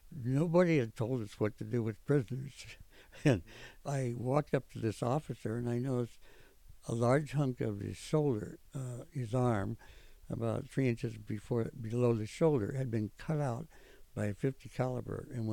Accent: Iowa, United States

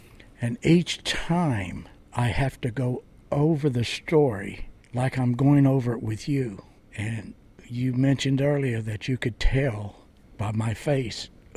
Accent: West Virginia, United States; Like I said, I was from West Virginia and my duty station was in Rhode Island.

